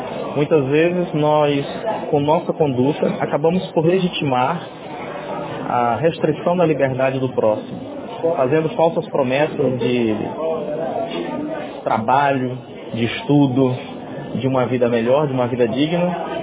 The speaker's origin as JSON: {"language": "Portuguese", "region": "Maranhão", "country": "Brazil", "said": "aqui mesmo no nosso estado, eu sou maranhense, posso falar isso"}